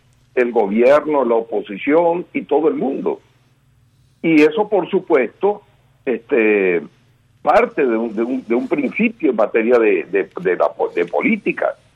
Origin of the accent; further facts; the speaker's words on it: Venezuela; Lo que yo deseo, como todo venezolano, es que se genere pues un cambio en el país.